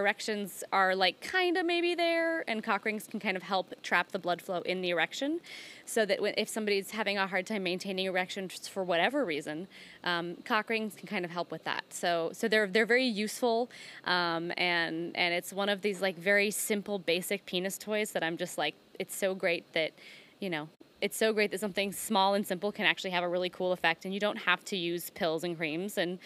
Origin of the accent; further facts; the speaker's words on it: New Mexico, United States; So I was born and raised in New Mexico, and Spanish was always a part of my schooling growing up.